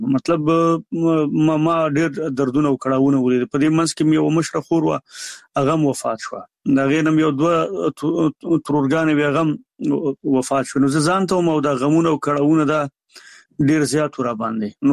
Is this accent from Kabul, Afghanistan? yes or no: no; Jalalabad, Nangarhar, Afghanistan; زمونږ کلی د دغه نه ډېر لرې دی، د جلال آباد نه، د ښار نه